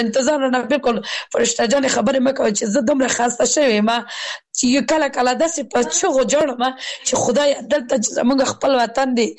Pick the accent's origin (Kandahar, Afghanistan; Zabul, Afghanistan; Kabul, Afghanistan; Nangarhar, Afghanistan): Kabul, Afghanistan; زه پخپل د کابل ولایت نه یم